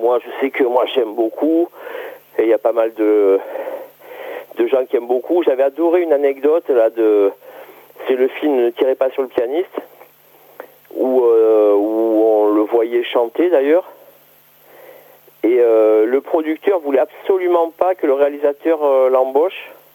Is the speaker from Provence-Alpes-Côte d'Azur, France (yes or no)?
yes; Apt, Provence-Alpes-Côte d'Azur, France; Alors nous, on est à peu près tous du même coin, sud-est, c'est-à-dire ça va du Luberon jusqu'à Marseille, quoi, à peu près. Mais là, on est plutôt côté Apt, voilà, Apt, Avignon, enfin, aux alentours du 84, quoi, enfin, 83, je ne sais même plus, voilà.